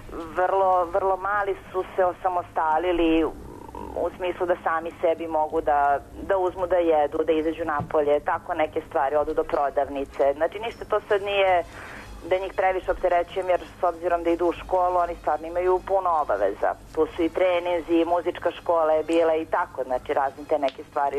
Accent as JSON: {"language": "Serbian", "region": "Belgrade", "country": "Serbia", "said": "Mi smo oboje iz Beograda, fakultetski obrazovani"}